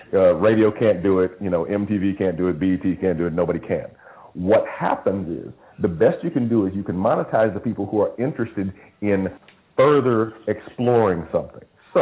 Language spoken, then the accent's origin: English; Memphis, Tennessee, United States; I grew up in Memphis in the Southern Baptist tradition.